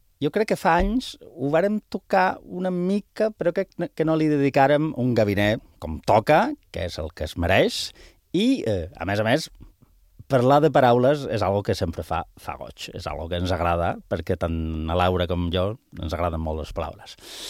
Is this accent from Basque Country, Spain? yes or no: yes; Bilbao, Basque Country, Spain; aprofitant que jo sóc de Bilbao, del País Basc, parlaré, diguem, de manera comparada, de l'apassionant món dels noms dels plats d'allà i d'aquí